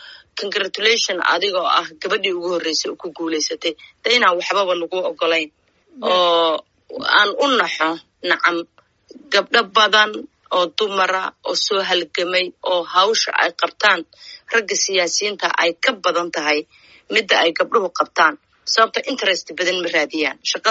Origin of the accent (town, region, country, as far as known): Garowe, Nugal, Somalia; born or raised there; also born or lived in Mogadishu